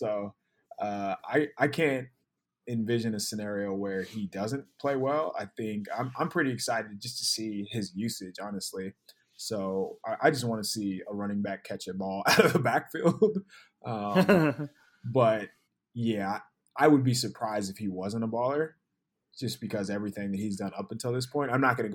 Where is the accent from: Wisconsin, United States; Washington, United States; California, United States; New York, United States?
California, United States; San Diego; born there; especially like I was born in San Diego. You don't really hear too many people from that area just come up.